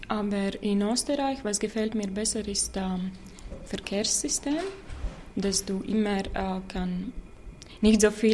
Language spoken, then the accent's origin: German; Latvia; German is a second language; moved away as an adult; now in Vienna, Austria; ich komme aus Lettland. Ich wohne hier in Wien seit 2 Jahren.